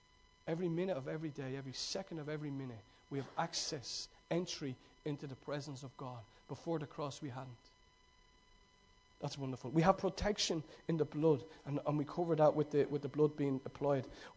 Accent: Ireland; born there; Well, I was born in Ireland. We're a Christian nation.

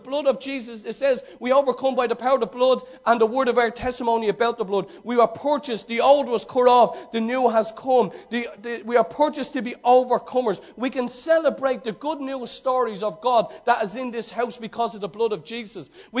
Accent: Ireland; born there; Well, I was born in Ireland. We're a Christian nation.

